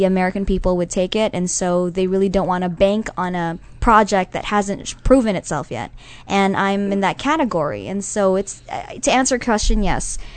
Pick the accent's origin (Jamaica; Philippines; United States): Philippines; I'm Filipino